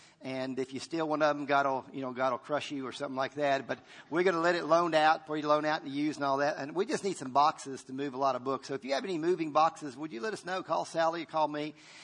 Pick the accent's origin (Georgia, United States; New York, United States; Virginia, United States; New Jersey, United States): Virginia, United States; I grew up in Virginia, so I do have a country flair to me, all right? There's a little bit of countryness that I enjoy.